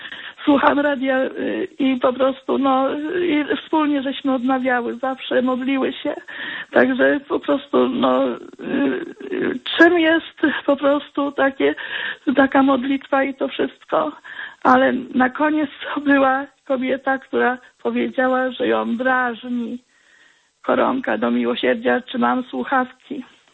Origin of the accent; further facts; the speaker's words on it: Lutogniew, Greater Poland Voivodeship, Poland; born there; Urodziłam się w Lutogniewie.